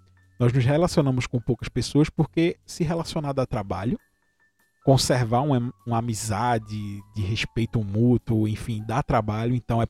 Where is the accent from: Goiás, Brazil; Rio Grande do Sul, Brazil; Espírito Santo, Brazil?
Espírito Santo, Brazil; Vitória; E eu toco guitarra e sou de Vitória.